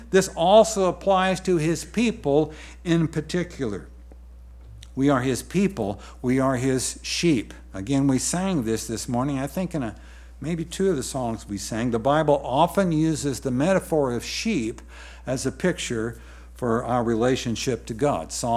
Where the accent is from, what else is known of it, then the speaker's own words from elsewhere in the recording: Nebraska, United States; We grew up in Nebraska.